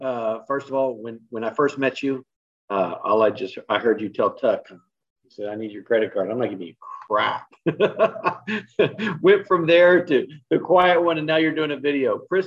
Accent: El Paso, Texas, United States; So I'm from El Paso, but I didn't know him before, but you know, San Antonio, El Paso, that's kind of home for me.

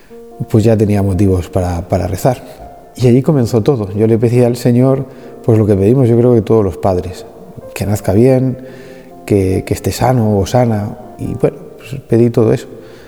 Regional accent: Rubí, Catalonia, Spain; soy de aquí de Rubí, en Barcelona. Trabajo para una cadena de alimentación y estoy casado y soy padre de 5 hijos.

